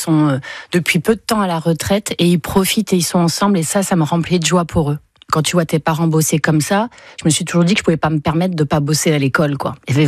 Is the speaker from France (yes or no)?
yes; Hauts-de-France, France; accent: Picardy; moi aussi, on me le fait remarquer, quand je suis plus je fatigue et plus l'accent revient